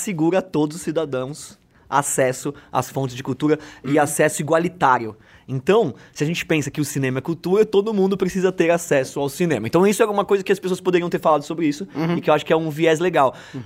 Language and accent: Portuguese; São Paulo, Brazil; born there; Eu nasci aqui em Santo Amaro, eu consigo contar 10 cinemas na região.